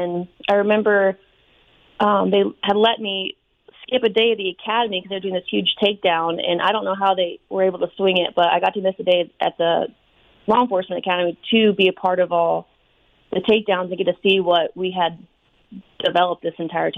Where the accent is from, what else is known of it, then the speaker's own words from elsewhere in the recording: Florida, United States; But I grew up in Florida. I went to college there